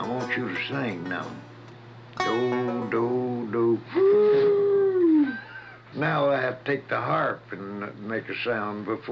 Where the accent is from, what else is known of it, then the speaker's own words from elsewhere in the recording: Texas, United States; born there; I was born in Kaufman County, Texas. That is in 11th of September, 1886. Come to California in 1906.